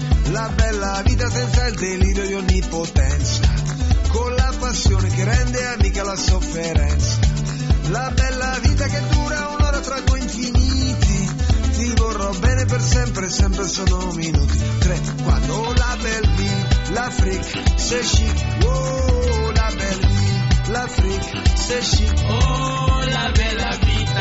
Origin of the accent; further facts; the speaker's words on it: Piedmont, Italy; Io sono piemontese, la bagna cauda mi è affezionata